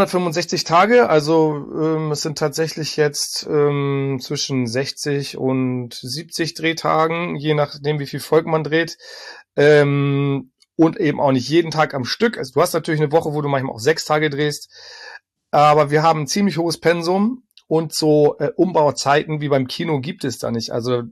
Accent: Hamburg, Germany; born there; also born or lived in Berlin; zu der Zeit habe ich noch in Berlin gelebt mit meiner Frau, sind also zurückgezogen in meine Geburtsstadt Hamburg.

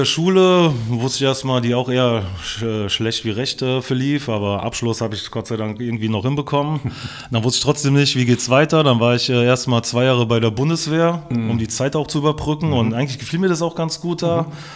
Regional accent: Zweibrücken, Rhineland-Palatinate, Germany; ich stamme aus Zweibrücken. Das ist in Rheinland-Pfalz, direkt zur Grenze ans Saarland. Aber ganz wichtig für uns natürlich, dass es noch Rheinland-Pfalz ist.

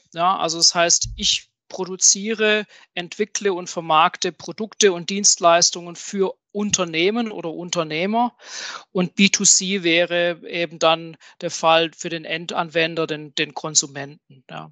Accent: Southwest Germany, Germany; Ich komme hier aus dem Südwesten von Deutschland, bin dort zu Hause, wo der gute Wein wächst und die Menschen das Leben genießen.

